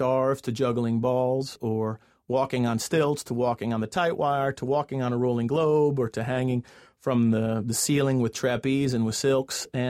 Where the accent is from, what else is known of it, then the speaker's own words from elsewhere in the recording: Villa Hills, Kentucky, United States; And I grew up in Villa Hills, Kentucky, and it was fascinating to be on a train